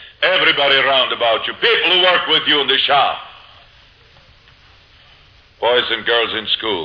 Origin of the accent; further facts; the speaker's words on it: Switzerland; English is a second language; through Switzerland with me, I took him to my hometown.